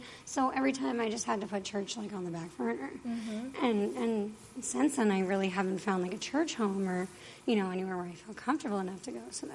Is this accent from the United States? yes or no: yes; Pennsylvania, United States; born there; also born or lived in Arizona; I was born in Pennsylvania, lived in Arizona for 22 years, single mom of two.